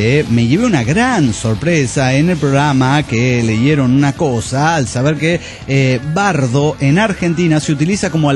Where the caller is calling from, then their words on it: Mexico City, Mexico; de la Ciudad de México.